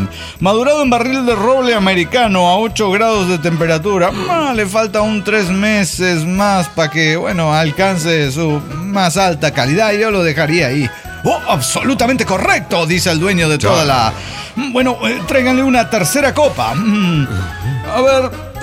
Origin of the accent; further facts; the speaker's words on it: Guadalajara, Jalisco, Mexico; de Guadalajara, Guadalajara.